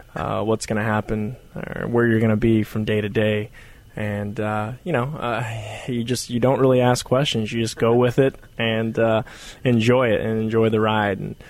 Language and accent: English; Carlsbad, New Mexico, United States; I got a key to the city in Carlsbad, where I'm my hometown